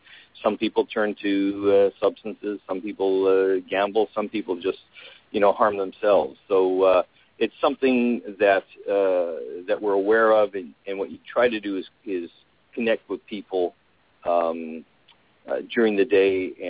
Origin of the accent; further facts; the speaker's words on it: Western Canada, Canada; I'm originally from Western Canada.